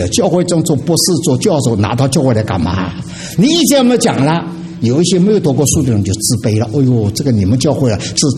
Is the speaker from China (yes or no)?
yes; Shanghai, China; born there; 我是生在上海的，我一听见讲上海话的记得多亲密一点